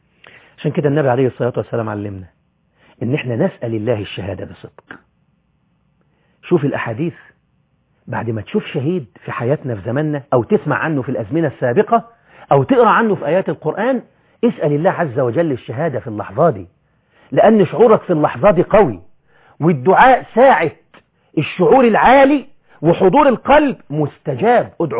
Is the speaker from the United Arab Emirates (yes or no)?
no; Egypt; احنا عندنا في مصر بنقول كده